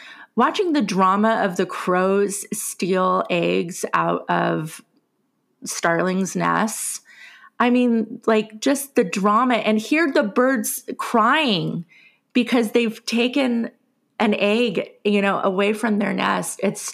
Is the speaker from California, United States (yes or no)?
yes; Los Angeles, California, United States; also born or lived in Whittier; Well, I grew up in East LA, but later on I lived in Whittier, California.